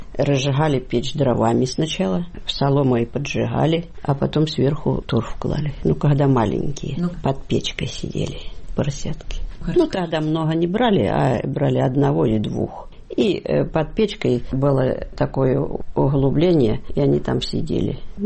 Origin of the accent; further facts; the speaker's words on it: Milenino, Kursk Oblast, Russia; born there; Я родилась в Курской области Фатежского района, село Миленино.